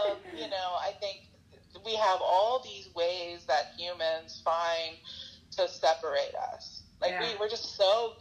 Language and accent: English; the South, United States; growing up in the South, one of the things that I really struggled